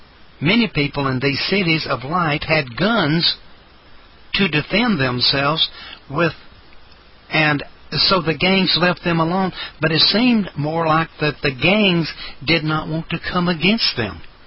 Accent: Salt Lake City, Utah, United States; I also saw north of Salt Lake City, my hometown, a giant mushroom cloud raise up over the city

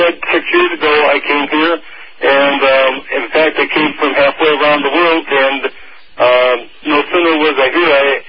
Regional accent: Wisconsin, United States; Originally, I'm from Wisconsin, and I was raised in the Lutheran Church for 57 years.

